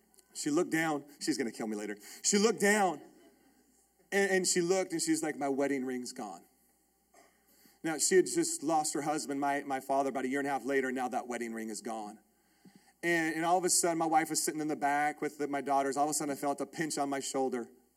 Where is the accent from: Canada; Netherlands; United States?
Netherlands; English is a second language; So, yeah, I'm foreign. I'm from Holland. It's not my fault. English is my second language.